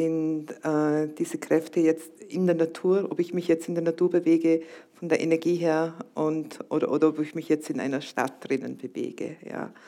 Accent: Vorarlberg, Austria; ich komme ja aus Vorarlberg und das ist wirklich erzkatholisch und ganz, ganz konservativ.

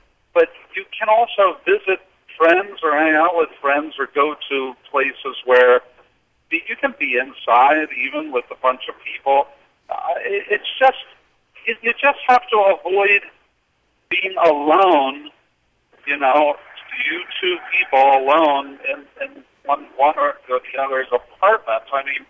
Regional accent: Philadelphia, Pennsylvania, United States; Like, like I'm from Philadelphia. You go downtown Philadelphia

